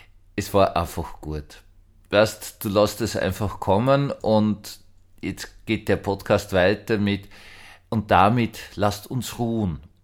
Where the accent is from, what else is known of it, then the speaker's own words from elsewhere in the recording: Austria; Es war nicht so einfach als Österreicher im Ausland.